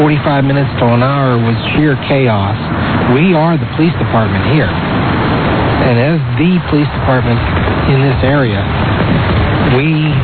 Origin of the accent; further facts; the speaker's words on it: Johnstown, Pennsylvania, United States; whenever I was growing up in Johnstown, Pennsylvania, Johnstown flood